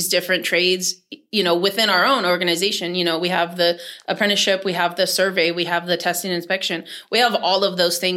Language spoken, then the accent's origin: English; Lathrop, California, United States; No, I was raised in Lathrop.